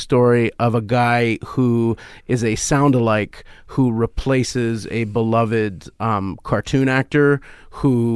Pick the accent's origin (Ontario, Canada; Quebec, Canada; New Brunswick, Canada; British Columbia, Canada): British Columbia, Canada; Vancouver; I'm a fourth generation Vancouverite.